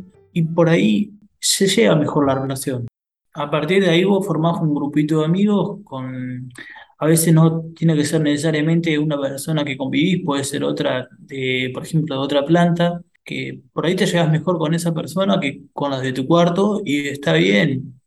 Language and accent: Spanish; Fray Bentos, Río Negro, Uruguay; Vengo de Río Negro, Fray Ventos.